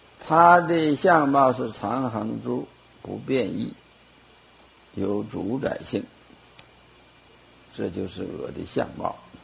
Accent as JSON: {"language": "Chinese", "country": "China", "said": "我看我们中国人可能会接受了这个思想哈"}